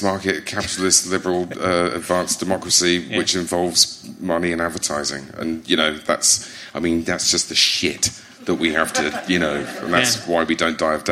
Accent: East Midlands, United Kingdom; And it's and you say to people, I'm from Lincolnshire, and they sort of blink politely, and then they say, sheep.

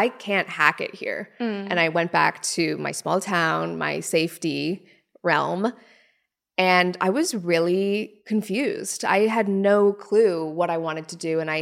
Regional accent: Canada; So from under the age of, say, 10, it was me, my mom, my brother. We lived in this little teeny tiny house. And sometimes when I go home, I drive past it.

